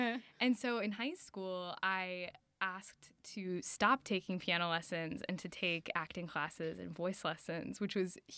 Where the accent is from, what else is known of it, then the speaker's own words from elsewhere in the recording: Connecticut, United States; also born or lived in Atlanta, United States; I was born in Atlanta, but by middle school had moved to Connecticut, which is where my parents still are.